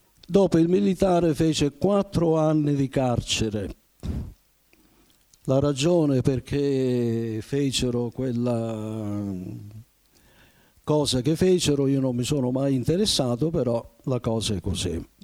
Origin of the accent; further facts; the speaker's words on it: Barrafranca, Sicily, Italy; born there; Sono nato a Barrafranca, nella provincia di Enna, il 21 luglio del 1936